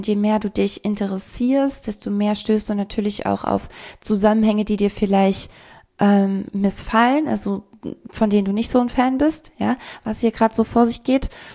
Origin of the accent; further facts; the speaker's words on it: Dudweiler, Saarland, Germany; ich bin in Dudweiler aufgewachsen im Saarland.